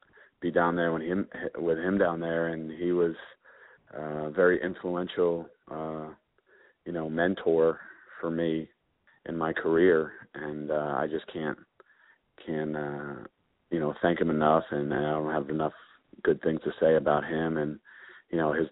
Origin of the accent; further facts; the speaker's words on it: Northeast, United States; Yeah, I was always a big fan growing up, and I went to a lot of WWF shows and WWE shows growing up in the area